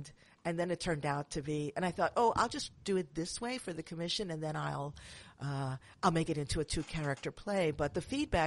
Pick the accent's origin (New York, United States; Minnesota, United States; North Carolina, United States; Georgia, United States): New York, United States; Manhattan; now in San Francisco, United States; I'm from Manhattan, but I live in San Francisco now and work in Manhattan whenever I can.